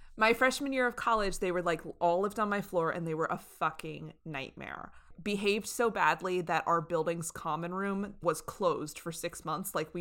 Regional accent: Phoenix, Arizona, United States; When I was growing up in Phoenix, we had something called Peter Piper Pizza.

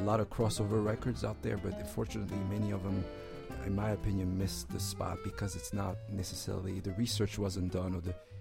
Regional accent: France; I grew up in France, so in Europe, the accordion is really popular, and especially in France.

